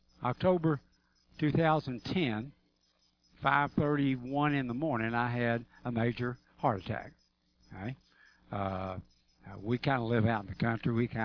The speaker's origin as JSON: {"language": "English", "region": "Arkansas", "country": "United States", "said": "I laughingly say to folks, because I'm from Arkansas, and you can tell I don't talk that well."}